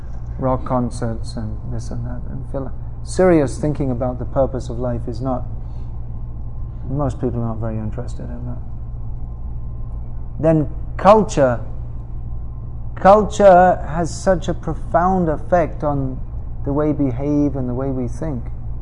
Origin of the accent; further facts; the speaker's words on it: England, United Kingdom; born there; I was born in England, so we used to see the on TV, the news, the demonstrations